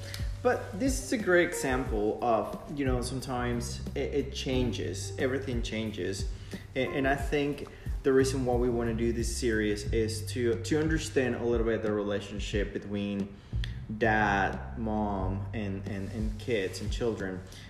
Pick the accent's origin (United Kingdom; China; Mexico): Mexico; Yucatán; now in United States; I'm not born and raised in the United States, which makes a lot of difference. I was born and raised in South Mexico, specifically in the peninsula of Yucatan, close to Cancun, and technology was definitely different